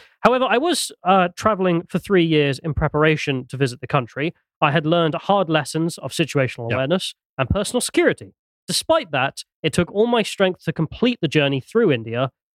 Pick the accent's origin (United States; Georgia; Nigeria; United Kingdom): United Kingdom; England; as English people, I mean, it is maddening.